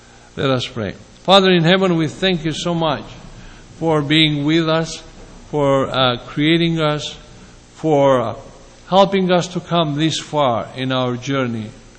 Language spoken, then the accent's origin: English; Greece; And I come from Greece, where some time ago, even today, there were many monasteries.